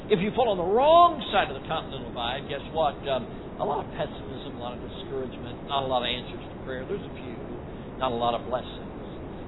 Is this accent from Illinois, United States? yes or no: yes; Chicago, Illinois, United States; Now, I grew up in Chicago, which they call the Windy City.